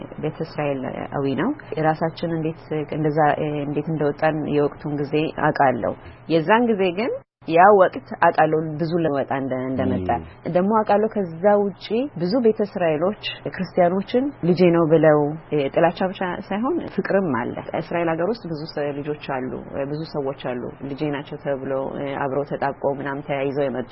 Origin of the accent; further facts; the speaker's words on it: Addis Ababa, Ethiopia; እኔ አዲስ አበባ ሾላ የካሚካኤል እዛ አካባቢ ነው ያደኩት።